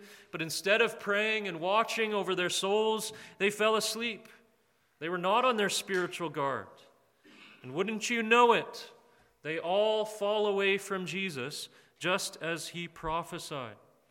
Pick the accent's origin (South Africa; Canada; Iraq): Canada; as a Canadian, how you can roll snow when it's nice and it's wet